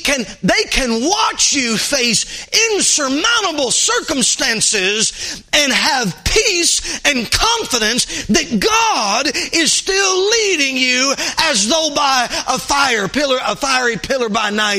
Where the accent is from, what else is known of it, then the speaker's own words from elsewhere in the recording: Florida, United States; You know, I'm from Northwest Florida. I hear lake, I think, seeing one shore from the other shore. But then there are Great Lakes up here.